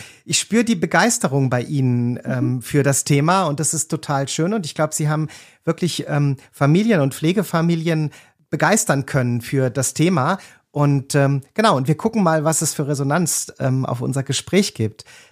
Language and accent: German; North Rhine-Westphalia, Germany; Und wir hatten in meiner Familie, wo ich groß geworden bin, auch so einen Platz im Wald. Im Sauerland bin ich groß geworden.